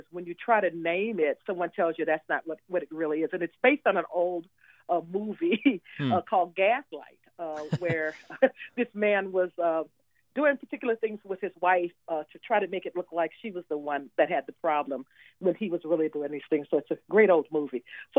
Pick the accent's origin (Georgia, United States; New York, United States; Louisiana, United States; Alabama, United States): Louisiana, United States; moved away; when I was growing up in Louisiana and living there, the racism was really overt.